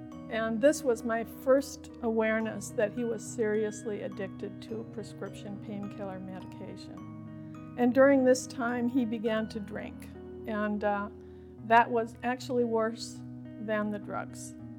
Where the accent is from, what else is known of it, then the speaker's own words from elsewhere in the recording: Midwest, United States; Well, I grew up in the Midwest. I refer to it as Little House on the Prairie.